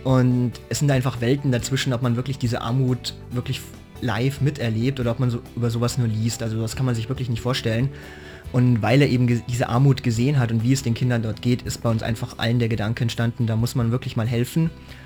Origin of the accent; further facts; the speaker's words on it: Landshut, Bavaria, Germany; now in Munich, Germany; Also wir kommen alle aus der Gegend von Landshut, studieren jetzt in München